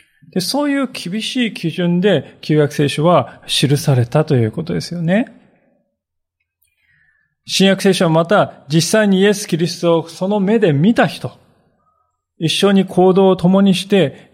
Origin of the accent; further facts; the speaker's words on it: Miyagi, Japan; 私たち宮城県人にとって決して一生忘れないであろう、忘れられないであろう、あの東日本大震災。